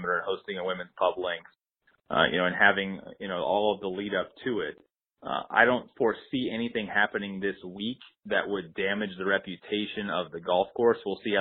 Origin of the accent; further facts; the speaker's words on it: Wisconsin, United States; I mean, as a Midwesterner, and I guess Wisconsin kind of gets thrown into those of the rest of us, I mean, more of a Great Lakes state.